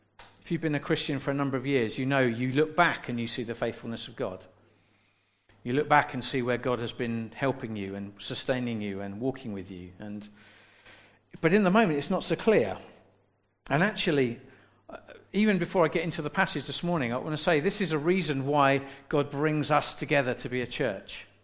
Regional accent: London, United Kingdom; I mean, I grew up in South London.

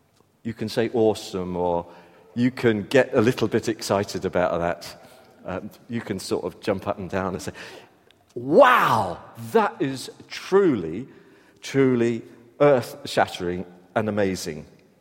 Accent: South West England, United Kingdom; because I'm a southerner, basically. Not a southwesterner, I'm sorry. I am by acclimatization, but originally southwest. I'm British.

